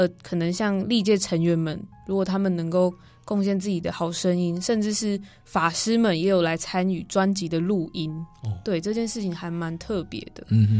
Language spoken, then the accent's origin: Chinese; Malaysia; 对，这他是我们马来西亚那边一个三好歌手